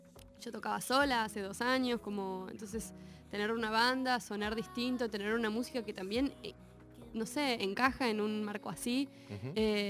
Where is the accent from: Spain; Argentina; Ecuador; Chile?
Argentina; Buenos Aires; Sí, soy de Capital.